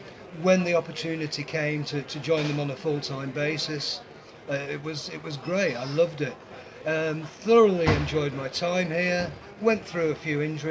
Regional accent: Manchester, North West England, United Kingdom; I'm a Mancunian in the end of the day.

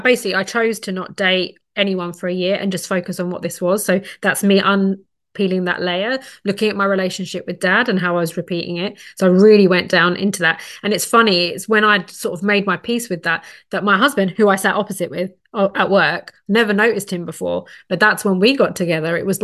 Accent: London, United Kingdom; I was working in London. I come from London originally.

